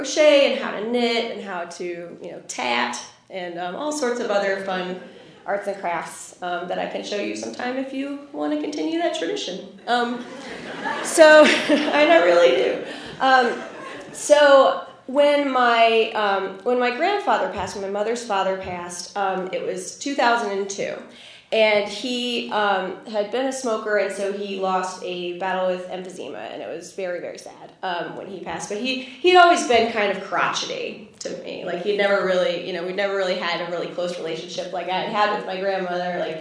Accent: Richmond, Virginia, United States; So I'm from Richmond. My father's family is from Norfolk, Virginia Beach area, and they are always starting some kind of trouble.

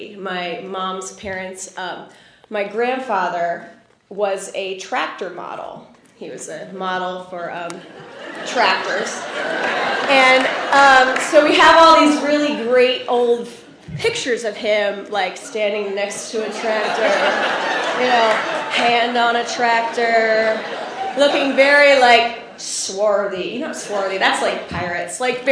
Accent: Richmond, Virginia, United States; So I'm from Richmond. My father's family is from Norfolk, Virginia Beach area, and they are always starting some kind of trouble.

